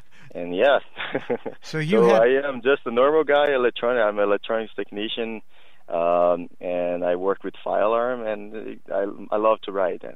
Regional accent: Brazil; moved away as an adult; also born or lived in Montreal, Canada; now in Canada; I'm in Canada. I was born in Montreal, but most of my life I lived in Brazil. I lived there for 18 years. My parents are Brazilian.

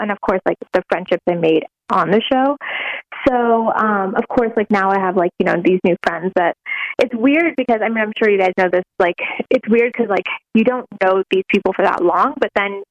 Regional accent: New Jersey, United States; I grew up in Jersey, actually.

